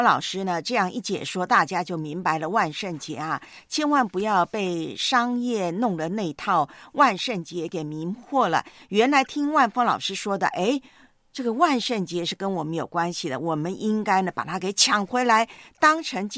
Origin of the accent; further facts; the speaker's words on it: Taiwan; 史上超强之一的台风，那么正吹着台湾我的老家